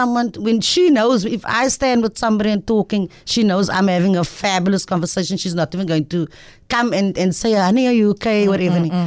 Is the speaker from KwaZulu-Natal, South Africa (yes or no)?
no; Mitchell's Plain, Western Cape, South Africa; You know, I'm from Mitchell's Plain, and my mother is one of those people